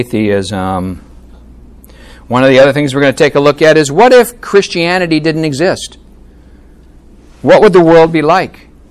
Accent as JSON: {"language": "English", "region": "Wisconsin", "country": "United States", "tie": "born or raised there", "said": "When I grew up in Wisconsin, it was the Gunderson Lutheran Hospital."}